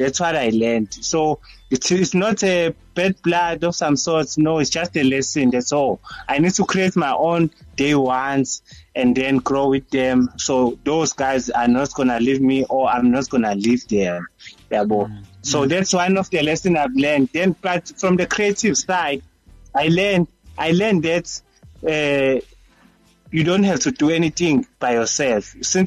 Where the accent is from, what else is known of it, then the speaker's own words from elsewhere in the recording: Inanda, KwaZulu-Natal, South Africa; So usually I'm from Inanda, I'm based in Inanda.